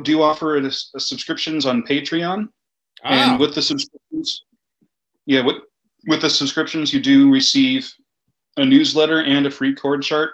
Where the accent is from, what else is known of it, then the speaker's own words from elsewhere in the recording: Wheaton, Illinois, United States; Because I grew up in Wheaton and I had a very passionate White Sox fan friend from Glen Ellen who convinced me to join him in liking and cheering for the White Sox.